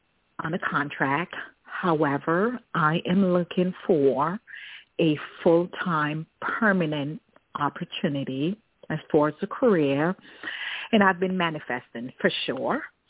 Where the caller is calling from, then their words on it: Washington, District of Columbia, United States; I'm calling from Washington, D.C.